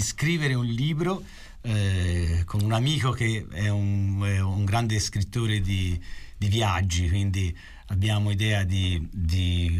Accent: Pistoia, Tuscany, Italy; io sono toscano, Valerio è toscano, io sono nato a Pistoia

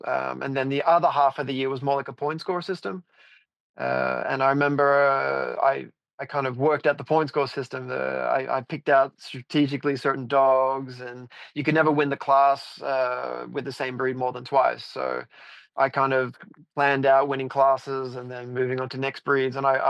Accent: Australia; someone I grew up showing against in Australia

